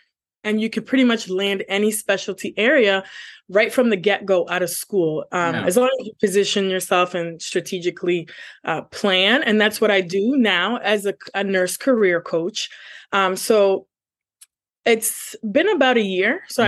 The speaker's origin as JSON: {"language": "English", "country": "Canada", "said": "I came from Canada."}